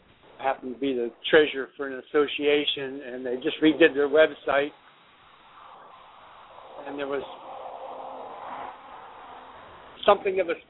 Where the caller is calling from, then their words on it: New York, United States; from Mythica, New York.